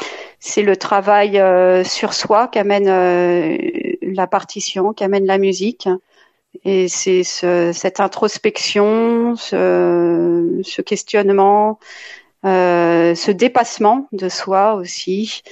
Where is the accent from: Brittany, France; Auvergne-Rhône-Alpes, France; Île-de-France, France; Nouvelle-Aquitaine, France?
Île-de-France, France; Paris; Je suis née et j'ai grandi à Paris dans une famille d'artistes.